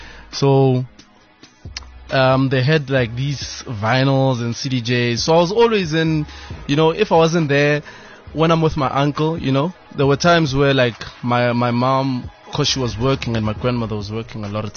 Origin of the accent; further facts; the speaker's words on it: Siyabuswa, Mpumalanga, South Africa; Grew up in Siyabuswa, in MP. That's where the love actually started, man, for music, you know.